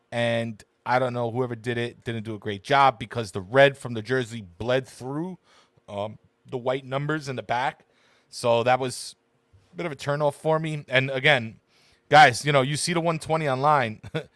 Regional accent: Monte di Procida, Campania, Italy; I'm a little from the outskirts there. So I'm about a half an hour ride outside of Napoli, Ace Diamond. I'm from Monte di Pricida

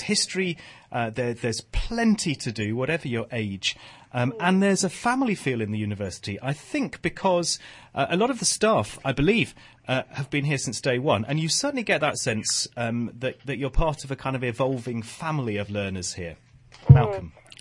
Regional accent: Lincoln, East Midlands, United Kingdom; because I grew up in Lincoln, it's got a special place in my heart.

